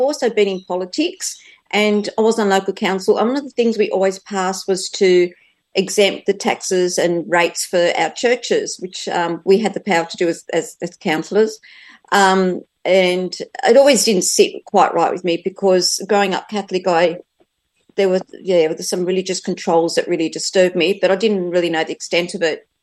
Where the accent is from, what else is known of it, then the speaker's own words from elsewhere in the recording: Sydney, New South Wales, Australia; now in Shoalhaven, Australia; And I grew up in Sydney. I'm now in a country town, the Shoalhaven